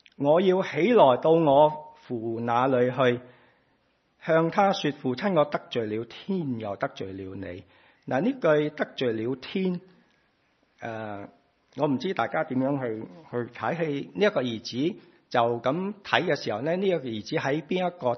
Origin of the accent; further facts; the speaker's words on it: China; 我哋中国人都系咁啊嘛，向佢问安，向佢认错，向佢道歉